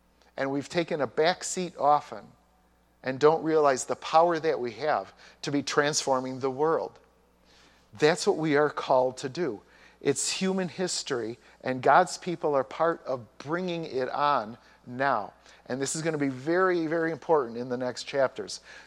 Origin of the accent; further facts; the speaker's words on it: Chicago, Illinois, United States; So when I grew up in Chicago, my mom was a nurse at Christ Community.